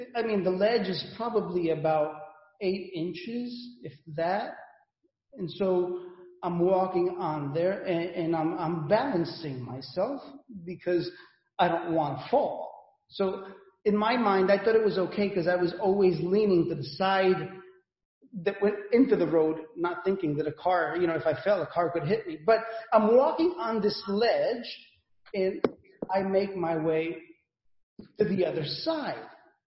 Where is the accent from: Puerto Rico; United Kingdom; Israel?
Puerto Rico; Guayanilla; spent part of my childhood in the island of Puerto Rico. And in the island of Puerto Rico, my hometown is the one that is outlined.